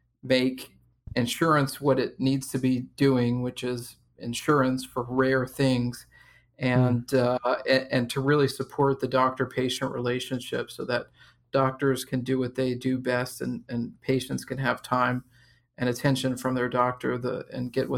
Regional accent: Texas, United States; also born or lived in Louisiana; Grew up in Louisiana and Texas. More Texas than Louisiana, but my family is from Louisiana

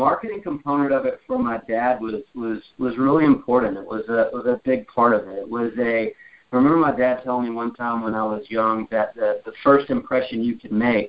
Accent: Decatur, Alabama, United States; also born or lived in Greenville, South Carolina; And I grew up in North Alabama, Decatur. Spent a little bit of time in Greenville, South Carolina.

